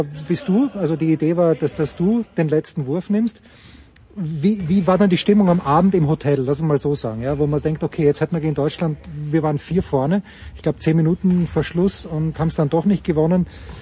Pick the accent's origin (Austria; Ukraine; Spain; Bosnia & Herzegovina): Austria; ich bin ja nicht Deutscher, ich bin Österreicher